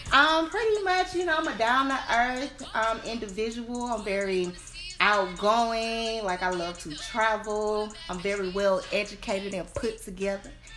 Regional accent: Birmingham, Alabama, United States; Well, I was raised here in Birmingham.

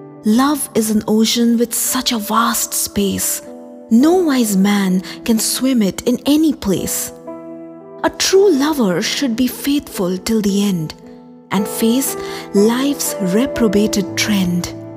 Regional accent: Kolkata, West Bengal, India; English is a second language; I am from eastern part of India. I'm a Bengali, born and brought up in Calcutta, and I have grown up knowing Kabuliwalas as an integral part of my home city.

